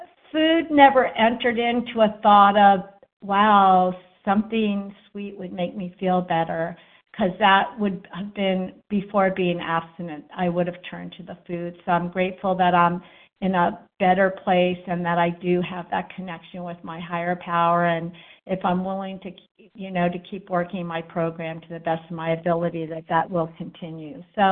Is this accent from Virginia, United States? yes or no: yes; Virginia, United States; from Virginia, Southwest Virginia.